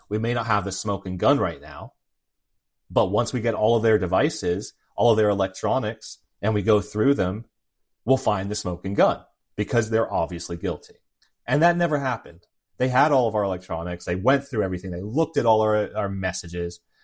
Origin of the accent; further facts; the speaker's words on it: United States; And as an American, I would want my law enforcement, my FBI, to stop those things.